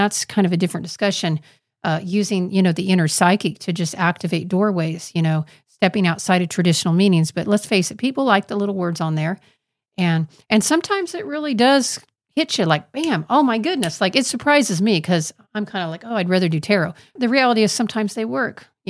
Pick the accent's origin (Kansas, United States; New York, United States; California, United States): Kansas, United States; I'm from the Bible Belt because I'm from Kansas, right?